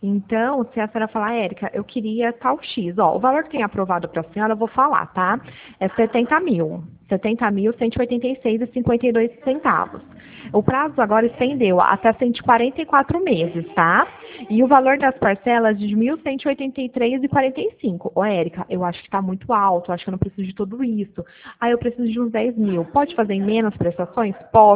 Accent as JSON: {"language": "Portuguese", "town": "Pirassununga", "region": "São Paulo", "country": "Brazil", "said": "Eu sou aqui de Pirassununga, mas eu faço o Brasil todo. Mas hoje eu tô em Porto."}